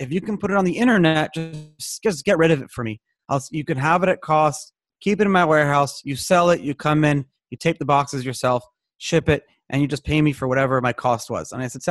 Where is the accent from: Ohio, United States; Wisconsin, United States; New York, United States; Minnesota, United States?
New York, United States; Brooklyn; I grew up in Brooklyn. Actually for 12 years, I went to like a very religious yeshiva, and I was supposed to actually become like a rabbi.